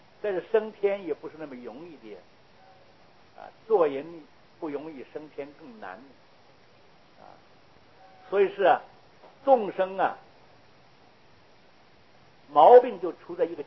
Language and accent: Chinese; China; 所以这个我们中国人讲情理法嘛，